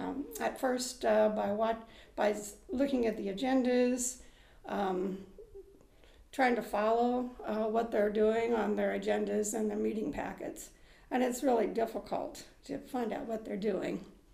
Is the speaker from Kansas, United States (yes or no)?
yes; Atwood, Kansas, United States; I was born out in Northwest Kansas in Atwood and raised in a rural community.